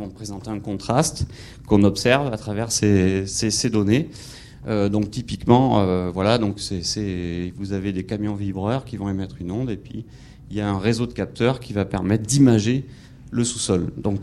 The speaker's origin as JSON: {"language": "French", "town": "Bordeaux", "region": "Nouvelle-Aquitaine", "country": "France", "said": "alors je viens de Bordeaux"}